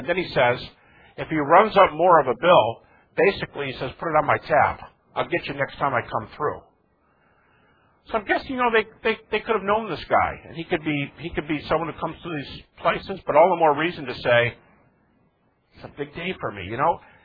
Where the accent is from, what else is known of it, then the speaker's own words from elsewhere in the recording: Detroit, Michigan, United States; In fact, I'm from Detroit, and for a while there was a type of crime like this, where you're going down the expressway in a rough part of town